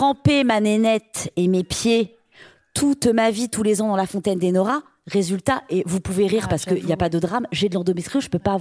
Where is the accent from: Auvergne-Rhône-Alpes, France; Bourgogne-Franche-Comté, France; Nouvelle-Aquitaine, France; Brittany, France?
Brittany, France; de faire ça quand on est breton, quand même.